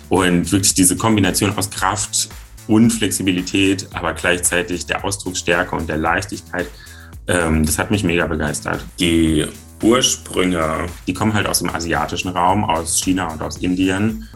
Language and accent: German; Giessen, Hesse, Germany; Hi, ich bin … ich bin 25 Jahre alt, ich komme aus Gießen